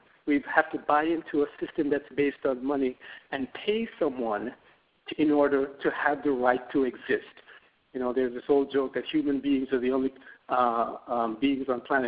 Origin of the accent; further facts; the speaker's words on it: Jamaica; moved away; especially having come from another country. I was born in Jamaica. I grew up there for a while.